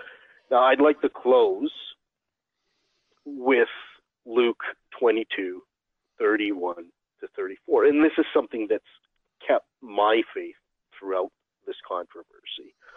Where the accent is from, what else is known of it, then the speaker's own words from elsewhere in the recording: Canada; Now, I'm Canadian. You got a lot of Canadian listeners.